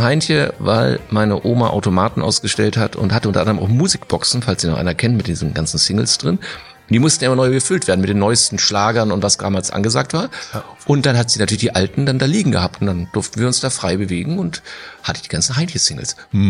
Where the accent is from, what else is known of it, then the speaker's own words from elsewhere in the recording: Hamburg, Germany; Nee, ich bin ja in Lockstedt groß geworden, aber wir konnten das auch.